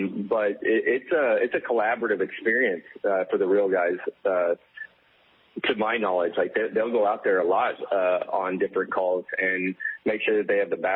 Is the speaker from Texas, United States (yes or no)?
yes; Texas, United States; like I grew up in a small town. I'm from Texas. I grew up in a town of like 136 people when I was there.